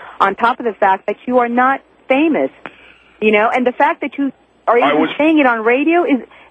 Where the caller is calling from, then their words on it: Florida, United States; I'm calling you from Florida, and which is part of the South. And here and down in the South, you know what?